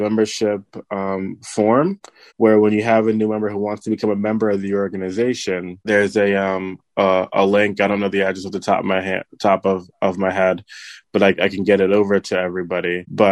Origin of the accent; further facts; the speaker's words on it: Pennsylvania, United States; also born or lived in New Jersey / Louisiana; now in Arizona, United States; I live in Arizona now, but I was born in New Jersey. I grew up in Pennsylvania, got my master's in Louisiana, and now I live in Arizona.